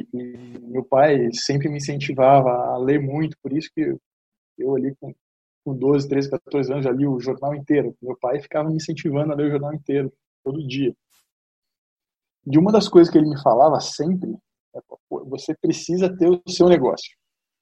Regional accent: São Paulo, Brazil; born there; Eu nasci em São Paulo, e quando eu tinha ali quase 5 anos

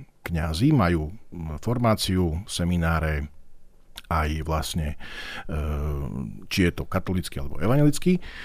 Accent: Michalovce, Košice Region, Slovakia; moja mama je lekárka a u nás v Michalovciach ju veľa pozná

